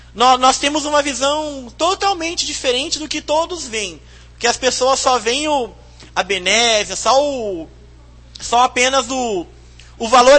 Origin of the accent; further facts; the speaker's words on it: Jataizinho, Paraná, Brazil; me sinto muito feliz de falar que sou nascido e criado em Jataizinho.